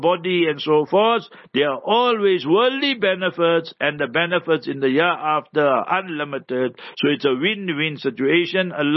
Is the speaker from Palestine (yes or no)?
no; South Africa; My family is here in South Africa for more than 100 years already. So we are first Muslim and then we are South African. Yes, our ethnicity goes back to India.